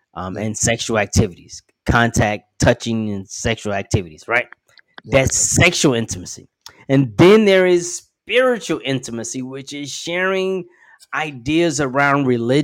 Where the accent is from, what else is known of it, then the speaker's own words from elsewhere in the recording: Ghana; Because you're from Kenya and I'm from Ghana, and I'm not gonna blow up the bridge.